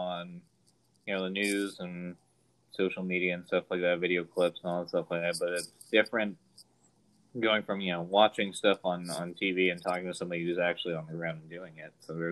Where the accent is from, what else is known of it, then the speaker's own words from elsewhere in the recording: Northeast, United States; Like, yeah, I grew up in the Northeast, and I realized that it'll just fall the same way as snow.